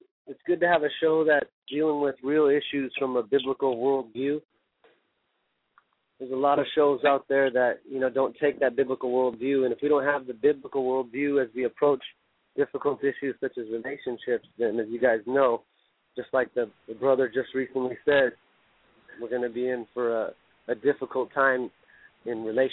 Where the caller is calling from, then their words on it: Riverside, California, United States; Hey, how you doing? … from Riverside.